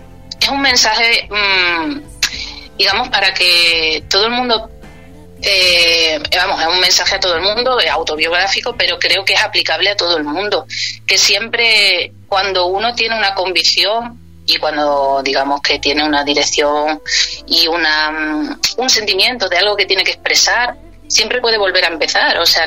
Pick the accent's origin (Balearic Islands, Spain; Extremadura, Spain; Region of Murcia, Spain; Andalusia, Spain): Extremadura, Spain; Cáceres; also born or lived in Madrid; yo originariamente soy de Cáceres, del norte de Cáceres, ¿vale? Uh-huh. Pero bueno, he vivido también en Cáceres, en Malpartida de Cáceres y en Madrid, dos años y medio de vida, porque allí fue donde nací, pero que soy extremeña.